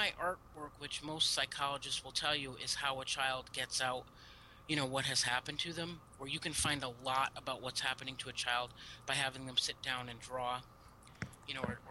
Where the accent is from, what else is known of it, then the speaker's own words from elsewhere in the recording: Cheshire, Connecticut, United States; Oh, okay. Well, I grew up in Cheshire, Connecticut, which is a little middle-class town.